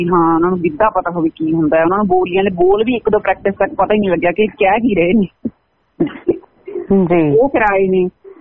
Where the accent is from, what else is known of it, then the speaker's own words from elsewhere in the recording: Bathinda, Punjab, India; ਮੈਂ ਬਠਿੰਡੇ, ਮੇਰੇ ਪੇਕੇ ਨੇ, ਤੇ ਮਤਲਬ ਮੈਂ ਪਿੰਡ ਵਿੱਚ ਵੱਡੀ ਪਲੀ ਹਾਂ, ਮੈਂ ਪਲੱਸ ਟੂ ਤੱਕ ਪਿੰਡ ਦੇ ਸਕੂਲ ਚ ਪੜ੍ਹੀ ਹੋਈ ਹਾਂ